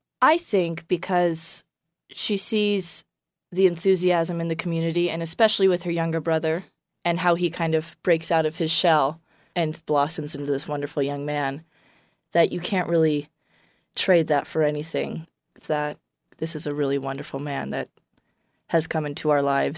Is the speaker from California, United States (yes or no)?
yes; Sacramento, California, United States; Well, I am from Sacramento, California. Came here to be in the musical theater program, and I just graduated in May, so I'll be moving to New York in August.